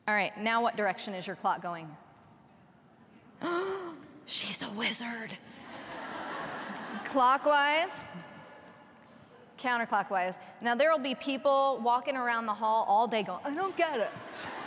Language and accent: English; Texas, United States; I'm from Texas, so all you have to say is bless her heart.